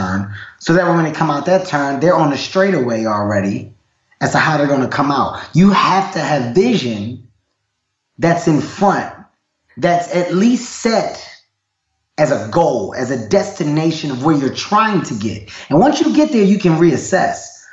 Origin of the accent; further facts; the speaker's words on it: Philadelphia, Pennsylvania, United States; My first time going to Canada, I didn't know what to expect because I'm a guy from North Philadelphia.